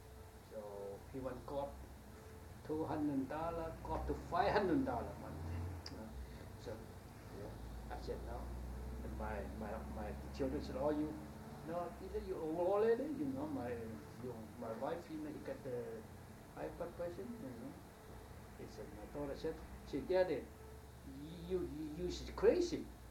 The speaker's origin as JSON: {"language": "English", "country": "China", "second_language": "English", "said": "Not before different, you know, because I am Chinese. I come from China. I can't buy no property at all, you know."}